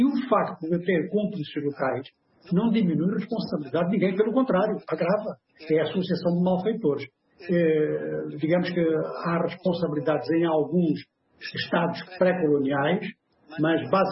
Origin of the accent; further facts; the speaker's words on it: Angola; born there; nós todos que nascemos em Angola